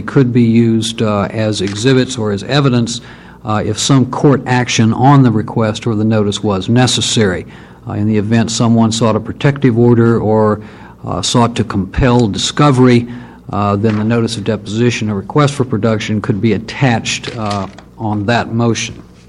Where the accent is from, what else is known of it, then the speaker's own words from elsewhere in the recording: Eugene, Oregon, United States; I'm from Eugene.